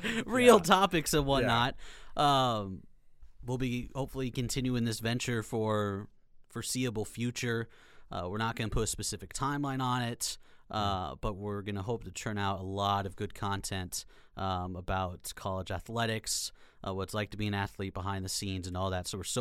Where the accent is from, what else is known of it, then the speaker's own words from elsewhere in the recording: Kearney, Nebraska, United States; I am from Kearney, Nebraska, so I'm a Nebraska native, grown up under the Nebraska umbrella my entire life.